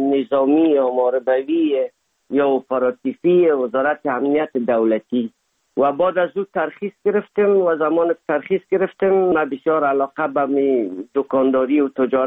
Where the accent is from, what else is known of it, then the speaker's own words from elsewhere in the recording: Afghanistan; now in Germany; دوری یک از افغانستان بر آمدیم تا آلمان رسیدیم